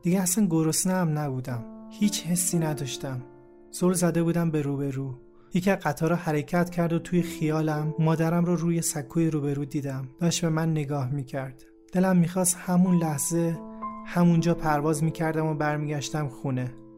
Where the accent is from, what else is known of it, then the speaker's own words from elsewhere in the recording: Iran; بهش فهموندم که ما ایرانی هستیم نه عراقی.